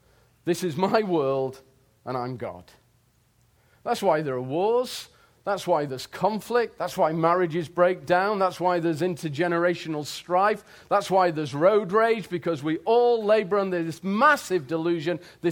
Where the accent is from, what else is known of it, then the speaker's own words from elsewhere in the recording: England, United Kingdom; accent: English; But you have to appreciate the fact that I'm an Englishman. My accent tells you that.